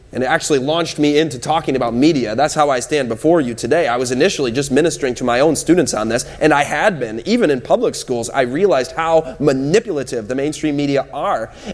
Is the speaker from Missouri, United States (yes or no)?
no; Michigan, United States; moved away as an adult; In 2004, I had the privilege to leave my home state of Michigan and visit this amazing, amazing place called California.